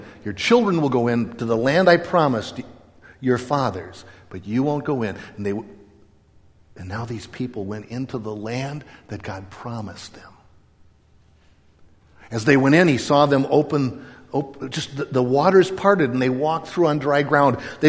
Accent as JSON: {"language": "English", "region": "Midwest", "country": "United States", "tie": "born or raised there", "said": "I grew up in the Midwest"}